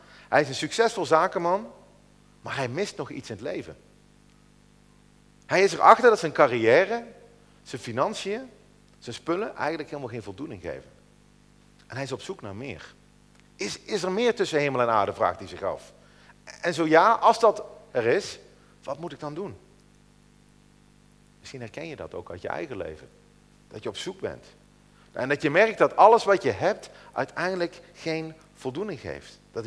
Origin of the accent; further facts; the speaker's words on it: West Netherlands, Netherlands; Ik ben in Nederland geboren. Ik ben opgegroeid in het Westen.